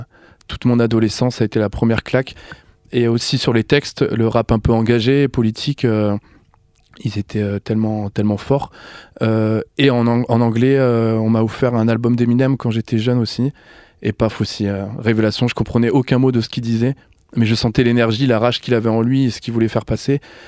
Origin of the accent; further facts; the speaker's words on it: Hauts-de-France, France; Surtout que je viens du Nord